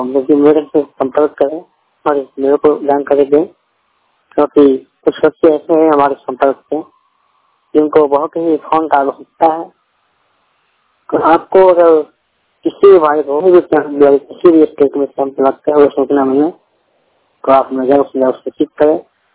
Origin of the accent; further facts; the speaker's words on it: Bihar, India; जिला बेगूसराय बिहार के रहने वाला हूँ